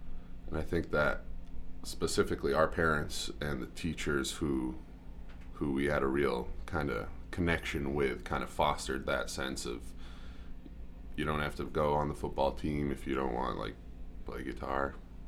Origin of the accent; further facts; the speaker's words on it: Hollis, Maine, United States; I'm actually from Hollis. I'm on the other side of the river.